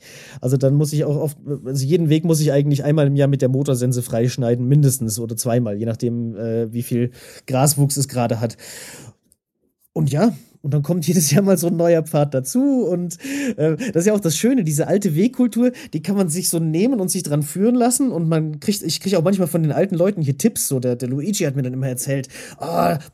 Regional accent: Germany; also born or lived in Austria; ich habe vorher 16 Jahre in Österreich gelebt. Als Deutscher in Österreich

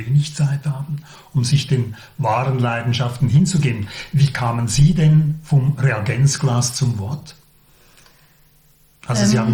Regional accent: Laufenburg, Aargau, Switzerland; Ich bin in Laufenburg aufgewachsen und kenne also die mindere wie die mehrere Stadt.

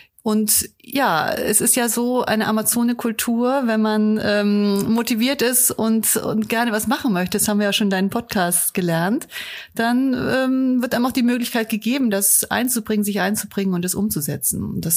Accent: Munich, Bavaria, Germany; now in Osnabrück, Germany; Osnabrück ist meine Heimat geworden und ich fühle mich hier pudelwohl und möchte gar nicht woanders hin. Aber ich komme ursprünglich aus München, ich bin da geboren, habe da Abitur gemacht.

